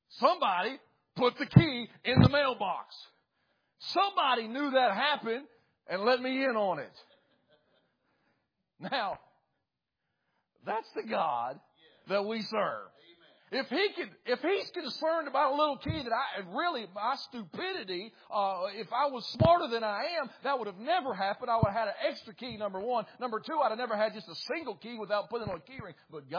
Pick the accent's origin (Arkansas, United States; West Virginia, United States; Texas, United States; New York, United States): West Virginia, United States; I told you guys, I was from West Virginia